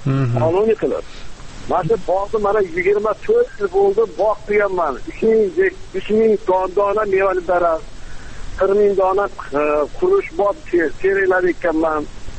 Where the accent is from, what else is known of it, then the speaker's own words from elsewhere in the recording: Marhamat, Andijan Region, Uzbekistan; born there; 1931 yil tug'ilganman. Yilim qo'y Marhamat tumanida.